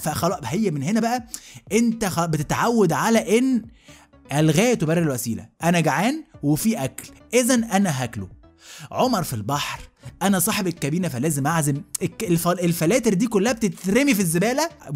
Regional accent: Egypt; احنا كمصريين متربيين يعني غرست البقاء دي جوانا

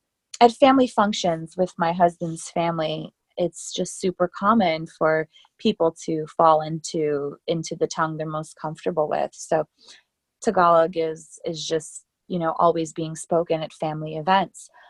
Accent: New Jersey, United States; I mean, I'm from New Jersey. What's culture there? Food trucks, food trucks.

